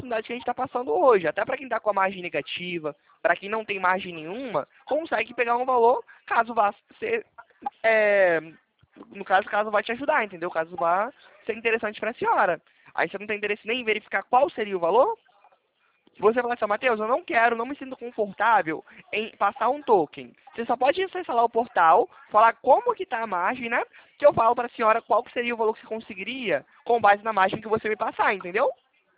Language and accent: Portuguese; Belo Horizonte, Minas Gerais, Brazil; now in Rio de Janeiro, Brazil; Eu sou mineiro, né? Mas tô morando aqui no Rio agora.